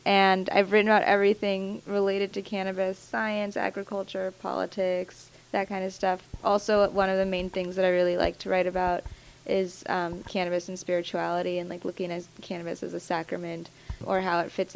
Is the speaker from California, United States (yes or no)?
yes; Los Angeles, California, United States; You know, I'm from California. I'm from LA. I'm from California.